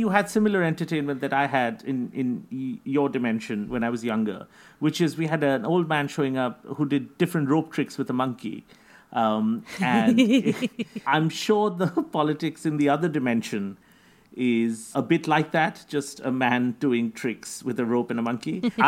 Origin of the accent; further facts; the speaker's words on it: India; So I'm from India